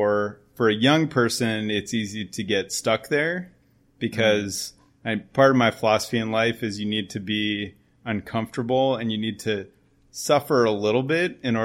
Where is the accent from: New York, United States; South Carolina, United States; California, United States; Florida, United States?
Florida, United States; Naples; Just to go back to my childhood, I grew up in Naples, Florida.